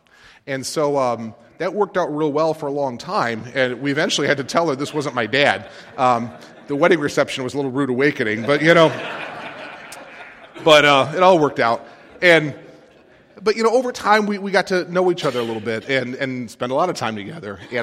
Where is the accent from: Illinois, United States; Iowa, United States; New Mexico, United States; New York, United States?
New York, United States; Depew; I grew up in Calvary Baptist Church, Depew, New York.